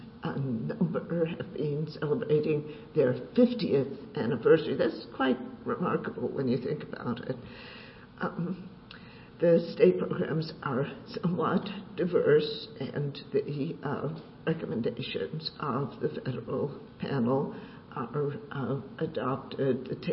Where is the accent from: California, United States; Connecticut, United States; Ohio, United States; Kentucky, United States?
Kentucky, United States; I know in my home state of Kentucky